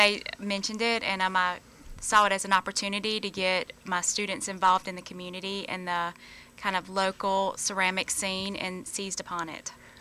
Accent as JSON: {"language": "English", "town": "York", "region": "South Carolina", "country": "United States", "lives_now": "Greenwood, United States", "said": "I'm originally from York, South Carolina. And I have been in Greenwood for 2 years. I'm starting my third year at Lander."}